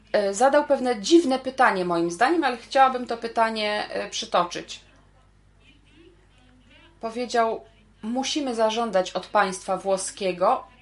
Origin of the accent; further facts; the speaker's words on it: Italy; jestem z Włoch, z takiej feministycznej organizacji włoskiej